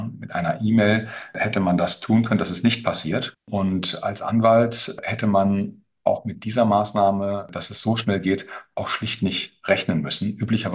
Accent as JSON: {"language": "German", "town": "Cologne", "region": "North Rhine-Westphalia", "country": "Germany", "said": "Ich komme hier aus Köln"}